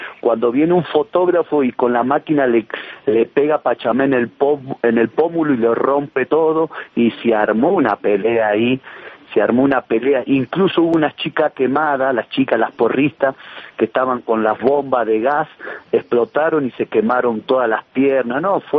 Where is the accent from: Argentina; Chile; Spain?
Argentina; Todos somos todos argentinos, somos todos campeones del mundo.